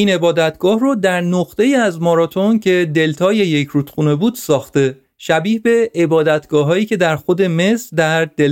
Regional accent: Iran; یونانی ها از من پرسیدن که اهل کجا هستی و من گفتم ایرانی هستم.

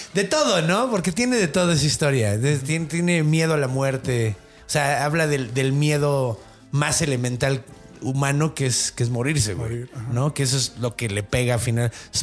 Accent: Mexico; No, güey, yo soy mexicano, güey, a huevo.

